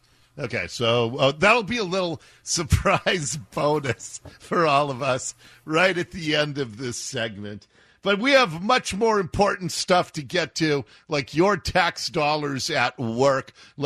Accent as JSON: {"language": "English", "town": "Ballard", "region": "Washington", "country": "United States", "tie": "born or raised there", "said": "When I grew up in Ballard, May 17th was Norwegian Independence Day, and there would be an evening parade"}